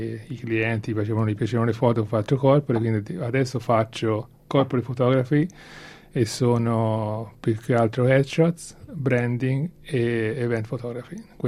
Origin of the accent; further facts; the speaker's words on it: Florence, Tuscany, Italy; now in Australia; io sono cresciuto a Firenze, quindi circondato da una città piena di storia, piena di bellezza.